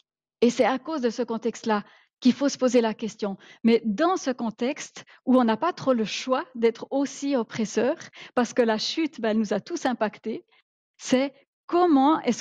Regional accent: Switzerland; C'est parce qu'en tant que Suisse, on est riche.

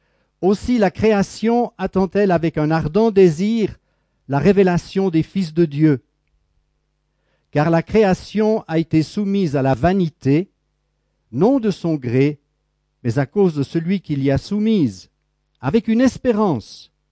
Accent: Blonay, Vaud, Switzerland; mon épouse et moi-même, nous sommes vaudois. Ma femme est de Vevey, moi je suis de Blonay.

